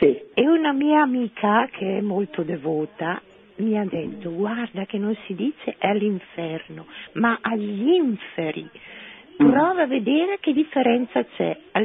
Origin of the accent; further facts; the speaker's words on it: Caino, Lombardy, Italy; faccio parte della storia sacra perché il mio paese si chiama Caino.